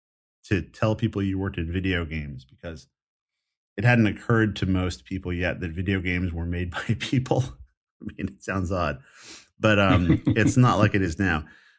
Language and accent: English; New Mexico, United States; is that I grew up in New Mexico. I thought I was going to be a musician.